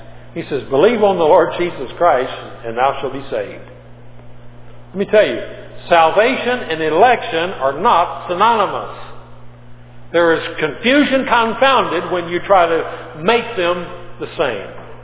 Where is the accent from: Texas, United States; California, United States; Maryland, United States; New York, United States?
Texas, United States; I mean, I'm from Texas, and I got to keep my mouth shut. Because you know when you see a Texan's mouth's moving